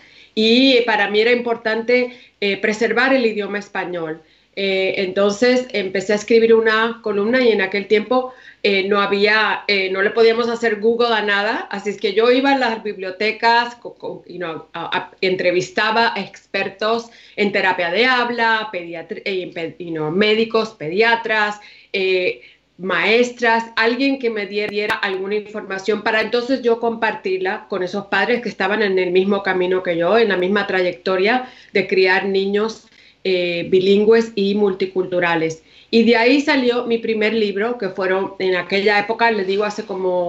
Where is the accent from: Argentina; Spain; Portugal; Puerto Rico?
Puerto Rico; mi esposo es griego-americano, yo soy puertorriqueña y mis hijos nacieron acá, así que son americanos.